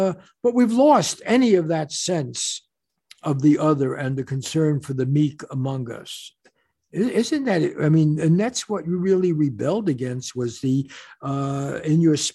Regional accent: New York, United States; I grew up in New York and the Bronx, and we had to use the New York Times in any term paper in Christopher Columbus High School.

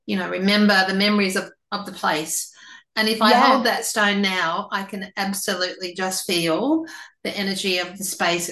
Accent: England, United Kingdom; born there; I was born in England, but we went to Germany to find some snow on my birthday

